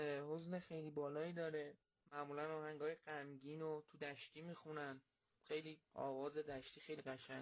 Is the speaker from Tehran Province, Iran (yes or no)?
no; Shahrekord, Chaharmahal and Bakhtiari, Iran; اهل شهر کردم.